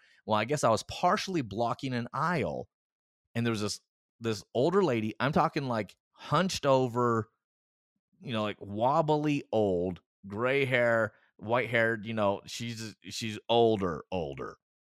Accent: Tennessee, United States; I'll say that I grew up in Tennessee. I've mostly lived in the South my whole life.

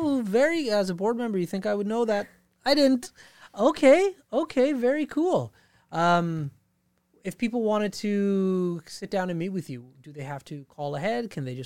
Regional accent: Fort McMurray, Alberta, Canada; I'm like, man, I'm born and raised in Fort McMurray. I know everything that's going on.

